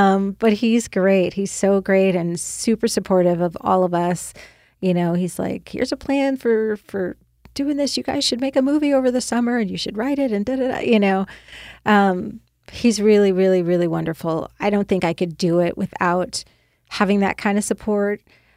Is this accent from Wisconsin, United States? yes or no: yes; Brown Deer, Wisconsin, United States; with the rec department in Brown Deer, where I grew up in Wisconsin.